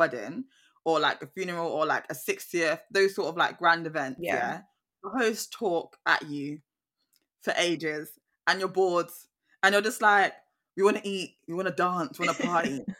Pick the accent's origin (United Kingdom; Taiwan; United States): United Kingdom; especially because we're British coming over, yeah?